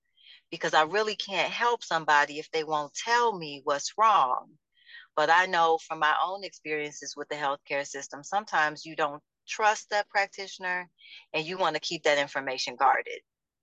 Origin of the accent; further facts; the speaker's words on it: St. Louis, Missouri, United States; moved away as an adult; now in Chicago, United States; So I'm actually from St. Louis, and I came to Chicago in 1999.